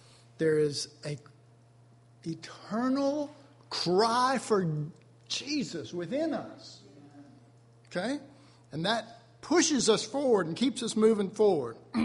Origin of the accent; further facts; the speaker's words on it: Texas, United States; I'm from Texas and it gets hot and stuff, and ponds and tanks, we call them tanks here in Texas